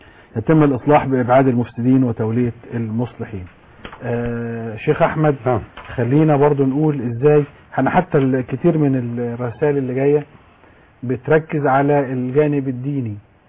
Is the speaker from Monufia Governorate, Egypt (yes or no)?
yes; Shibin El Kom, Monufia Governorate, Egypt; وانا مش من سيناء، انا من شبين الكون، من شبين الكون،